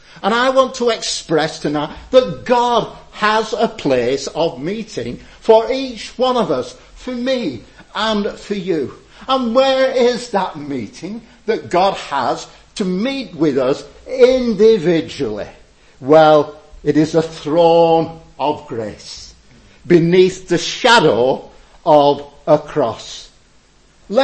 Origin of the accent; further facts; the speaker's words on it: Blackburn, North West England, United Kingdom; because I'm a simple man, because I come from Blackburn.